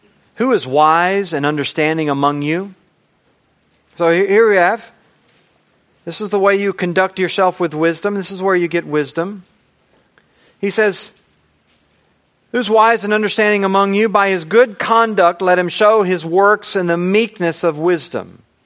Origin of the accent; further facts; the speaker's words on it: United States; when I go to Europe, they're going to know I'm an American because I wear baggy clothes and I walk funny.